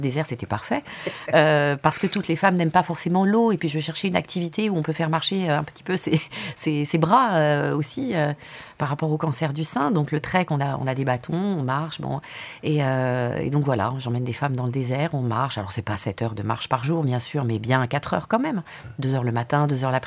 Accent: France; born there; Je suis née en France, mais ma grand-mère était d'un petit village près de Bologne, en Italie, du Nord, donc.

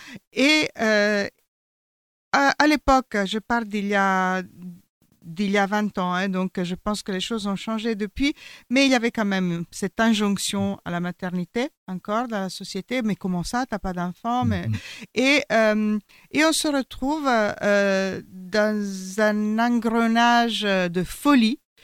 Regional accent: Italy; French is a second language; now in France; Parce que je vis ici depuis plus de 30 ans, mais peu importe, je suis italienne.

